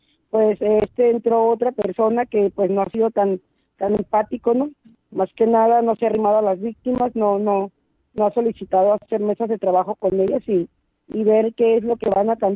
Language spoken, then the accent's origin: Spanish; Sonora, Mexico; yo solamente soy la que vengo de Sonora.